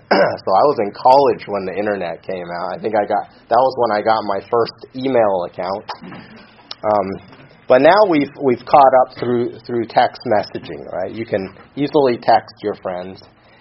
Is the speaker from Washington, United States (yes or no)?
yes; Seattle, Washington, United States; my brother and I and this group of friends we grew up with in Seattle